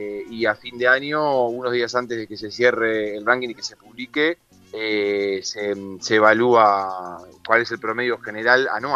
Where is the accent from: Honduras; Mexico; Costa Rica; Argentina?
Argentina; yo siendo de Argentina, nosotros también tenemos en el norte de Argentina, en nuestra frontera con Bolivia